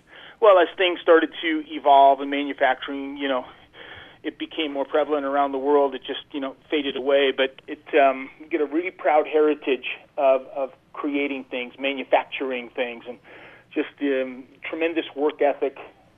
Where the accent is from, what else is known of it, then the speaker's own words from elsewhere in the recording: Fall River, Massachusetts, United States; Yeah, I'm from Fall River, Massachusetts.